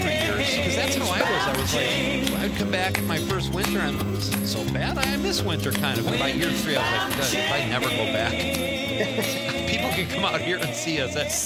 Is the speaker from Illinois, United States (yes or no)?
yes; Chicago, Illinois, United States; And it was my first experience, like where I grew up in Chicago. My mom would put us on the bus and take us to Wrigley, but there's no tailgating.